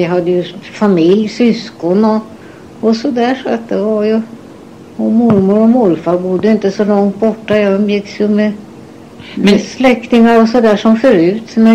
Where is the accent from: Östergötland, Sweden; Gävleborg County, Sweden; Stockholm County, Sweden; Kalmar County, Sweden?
Östergötland, Sweden; Normlösa; born there; Jag är född den 17 mars 1915 och jag är född i en socken som heter Normlös. Han är i Östergötland, ungefär en mil från Skänninge.